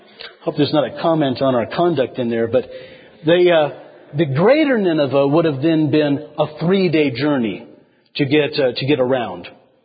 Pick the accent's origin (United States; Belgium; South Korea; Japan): United States; Arlington, Washington; when I did most of my growing up in Washington State, if you looked on my address, it would say that I lived in Arlington, Washington.